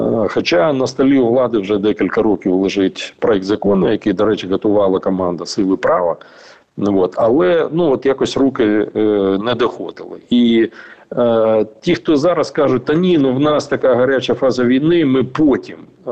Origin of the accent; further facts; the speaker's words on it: Crimea, Ukraine; я народився в Криму, і я кримчанин в 7-му поколінні